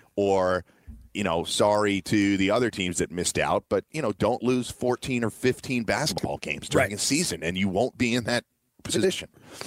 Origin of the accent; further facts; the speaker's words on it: New York City, New York, United States; the conference, since I grew up in New York City, it is the conference that I watch primarily.